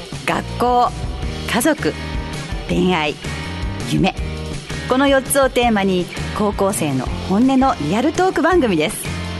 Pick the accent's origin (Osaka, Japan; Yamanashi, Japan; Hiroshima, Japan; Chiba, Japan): Osaka, Japan; 私ら大阪から来るから、もうほんまに、雪降ってる。